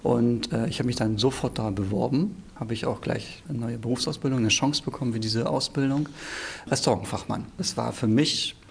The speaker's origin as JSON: {"language": "German", "region": "East Germany", "country": "Germany", "tie": "born or raised there", "said": "Ich bin im Osten groß geworden und da war es etwas anders."}